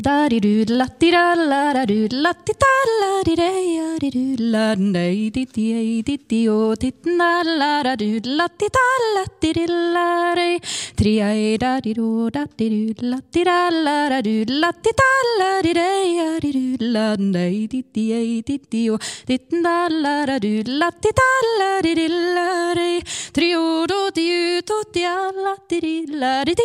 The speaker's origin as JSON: {"language": "Swedish", "region": "Västra Götaland County", "country": "Sweden", "said": "Jag är då från Bohuslän"}